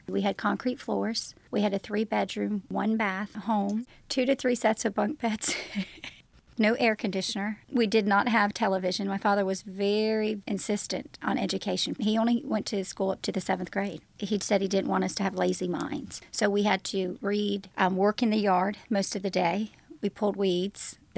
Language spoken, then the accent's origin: English; New York City, New York, United States; Traditional Irish Catholic crazy family. We moved to the Bronx, and I grew up on Sedgwick Avenue until I was 7.